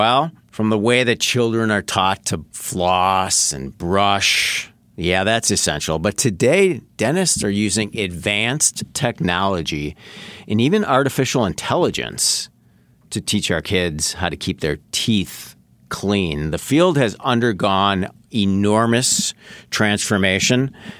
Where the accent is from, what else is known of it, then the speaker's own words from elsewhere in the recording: Wauwatosa, Wisconsin, United States; And true story, I grew up in Wauwatosa.